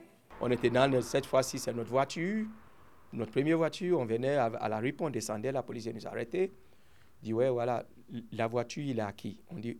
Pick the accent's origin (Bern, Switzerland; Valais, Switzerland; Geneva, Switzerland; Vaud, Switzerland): Valais, Switzerland; Parce que je suis valaisan, je suis suisse, j'ai le passeport suisse.